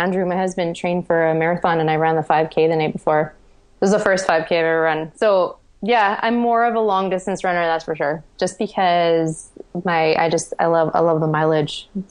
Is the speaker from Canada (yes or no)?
yes; Canada; So I say miles, even though I'm Canadian, because it sounds not as crazy as kilometers.